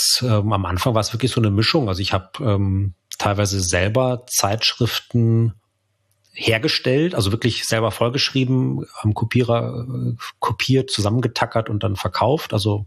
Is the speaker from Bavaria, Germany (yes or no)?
yes; Bavaria, Germany; im Münchner Umland, wo ich aufgewachsen bin